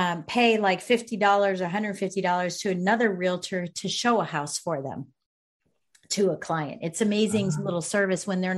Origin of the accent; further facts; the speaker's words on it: Virginia, United States; in my hometown or my home state of Virginia